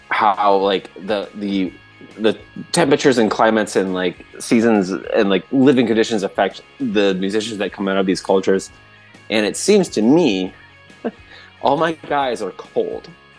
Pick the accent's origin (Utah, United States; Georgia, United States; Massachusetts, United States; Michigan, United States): Michigan, United States; I'm a bit from Michigan, yeah.